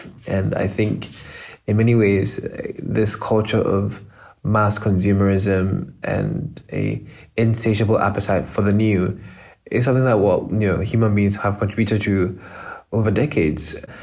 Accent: Ghana; And I volunteered, and that was how I first discovered it as a Ghanaian myself.

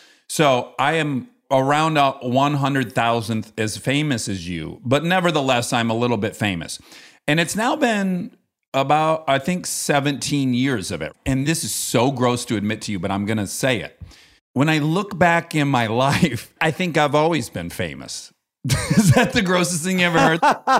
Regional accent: New Jersey, United States; Now, growing up in New Jersey, first of all, I love you on Stern.

